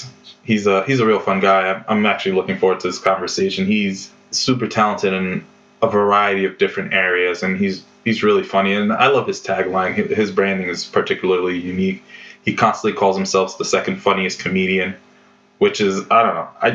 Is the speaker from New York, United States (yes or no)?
yes; Bronx, New York, United States; also born or lived in Yonkers; And personally, I tell you guys I'm from the Bronx, but, you know, I spent part of my youth growing up in Yonkers. So Yonkers is also home for me.